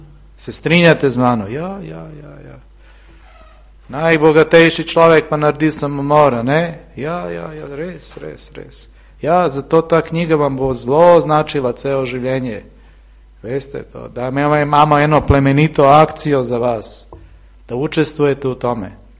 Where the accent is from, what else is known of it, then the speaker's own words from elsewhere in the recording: Belgrade, Serbia; ja sam iz Beograda